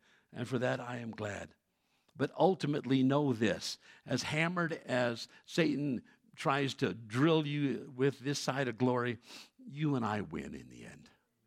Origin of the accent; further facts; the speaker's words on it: New York City, New York, United States; when I was growing up in New York City at PS1, that was founded by George Washington, public school number one, it was the very first one in New York City.